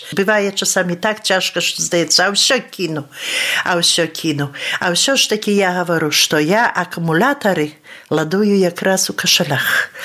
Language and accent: Polish; Kaszele, Podlaskie Voivodeship, Poland; now in Bielsk Podlaski, Poland; z wioski Kaszeli u gminie Orla. Rod mój mnohowiekowy. Mama moja z wioski Hrodali, a baćka z Kaszelą. Ja wyjechała do Bielska, ale to nie znaczy, że moja wioska u zabytci.